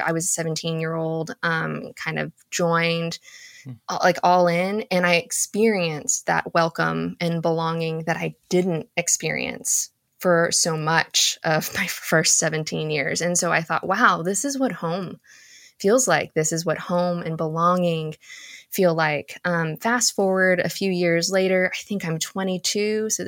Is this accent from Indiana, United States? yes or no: no; Texas, United States; I'm a Filipina American. My mother immigrated from the Philippines to Texas, of all places, in the 1980s.